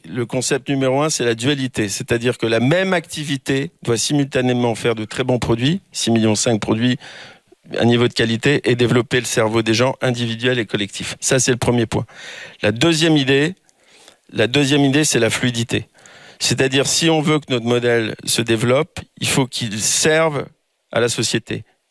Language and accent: French; Cholet, Pays de la Loire, France; moi, je viens de province, de Cholet, c'est là où est notre activité, on est à Nantes.